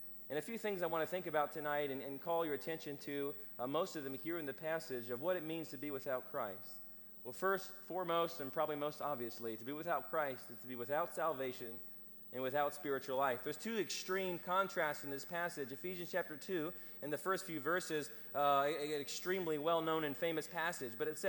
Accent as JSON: {"language": "English", "town": "Chesapeake", "region": "Virginia", "country": "United States", "said": "That's where we're from Chesapeake, Norfolk area."}